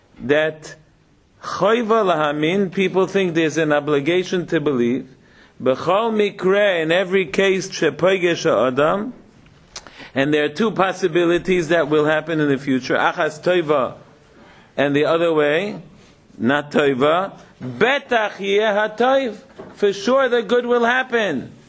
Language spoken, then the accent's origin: English; Israel; now in Los Angeles, United States; I'm really from Eretz Yisrael. Temporarily I'm living in Los Angeles.